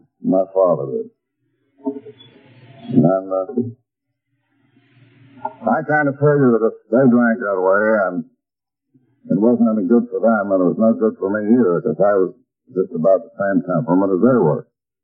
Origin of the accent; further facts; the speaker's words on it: Alden, New York, United States; I come from Alden in New York, my native town. Went to private school there.